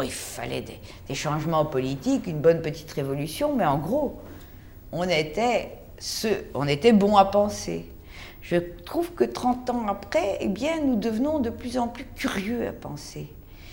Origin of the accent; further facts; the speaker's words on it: Brussels, Belgium; je suis belge et même bruxelloise.